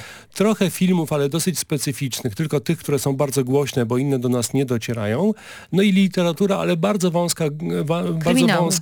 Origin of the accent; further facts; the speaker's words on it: Gdynia, Pomeranian Voivodeship, Poland; W związku z tym, że ja mieszkałem w Gdyni, jestem gdynianinem